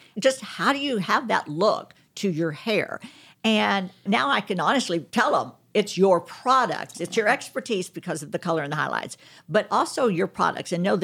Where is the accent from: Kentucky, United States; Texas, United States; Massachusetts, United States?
Texas, United States; I call them bangs because mm-hmm. I'm from Texas.